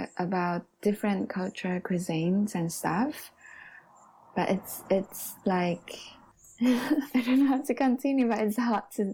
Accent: Taiwan; now in New Zealand; the little events that I personally experienced growing up in Taiwan.

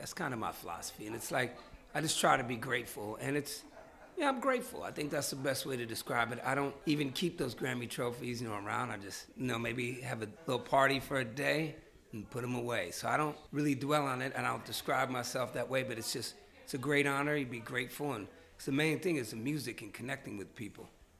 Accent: Oakland, California, United States; from Oakland, California.

